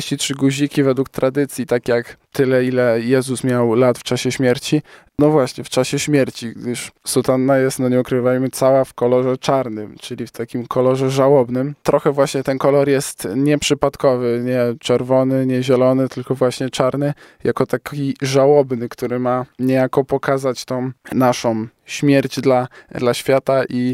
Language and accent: Polish; Koźmin Wielkopolski, Greater Poland Voivodeship, Poland; ja pochodzę z parafii miejskiej, z parafii w Koźminie Wielkopolskim, świętego Stanisława